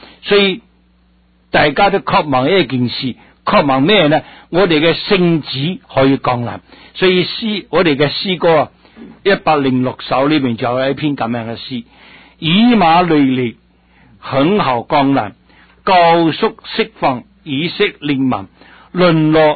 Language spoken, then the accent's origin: Cantonese; Guangdong, China; 特别我们广东人，神所做的一切的动物，一切的植物都被我们广东人吃光